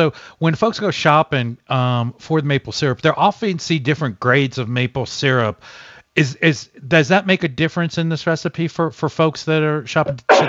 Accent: Bronx, New York, United States; born there; I was born in the Bronx.

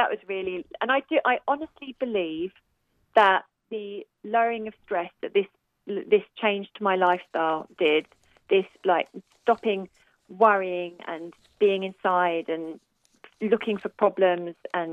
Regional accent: England, United Kingdom; now in Austin, United States; And I'm from England, you can probably tell. So I'm used to a much more rainy, cloudy kind of environment.

